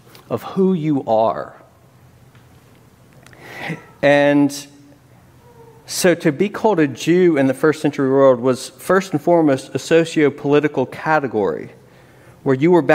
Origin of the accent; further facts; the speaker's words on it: Memphis, Tennessee, United States; Now, I'm from Memphis, and that song is all about Memphians' traditions and laws and customs and calendars and culture